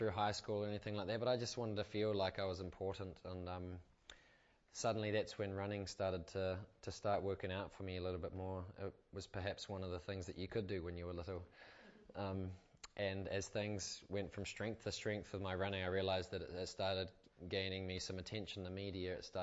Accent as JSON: {"language": "English", "country": "New Zealand", "accent": "New Zealand", "said": "suddenly with my New Zealand accent and whatnot, I abused that situation."}